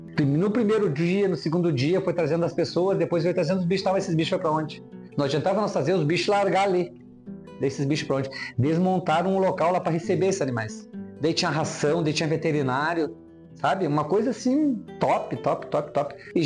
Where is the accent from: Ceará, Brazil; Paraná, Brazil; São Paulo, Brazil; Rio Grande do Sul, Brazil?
Rio Grande do Sul, Brazil; Cruz Alta; De onde que vocês são? Eu, Cruz Alta, de novo, né? Cruz Alta, Egi, Panambi, Santo Anjo, Santa Rosa.